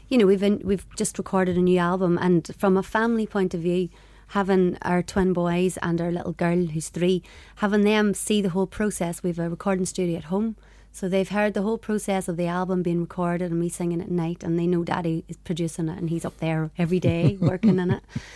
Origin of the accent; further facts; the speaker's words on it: Dungiven, Northern Ireland, United Kingdom; I'm from Dungiven, and like lots of the boys and girls that I grew up with there at school